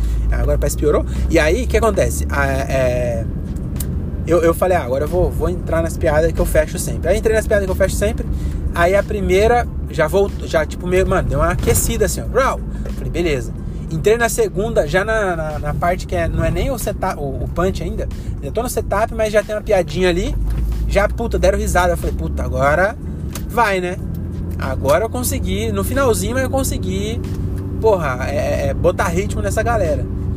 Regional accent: Francisco Morato, São Paulo, Brazil; now in Cajamar, Brazil; Se você é de Carapicuíba, mano, eu sou de Morato, tá ligado? Agora eu sou de Cajamar.

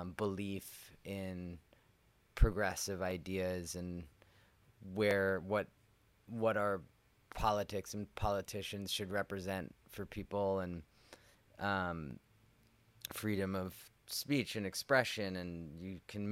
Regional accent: New York, United States; as I was exposed to more of the world and growing up in New York, where it's such a melting pot

